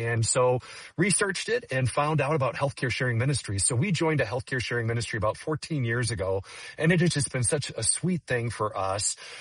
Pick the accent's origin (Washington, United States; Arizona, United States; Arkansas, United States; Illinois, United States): Illinois, United States; When I was growing up in Illinois